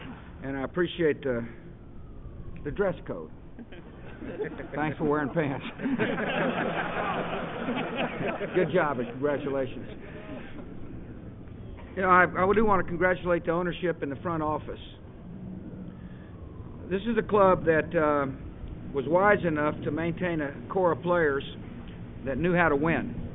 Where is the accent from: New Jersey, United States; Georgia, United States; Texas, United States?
Texas, United States; Midland; I got to make mention of a guy who's from my hometown of Midland, Texas.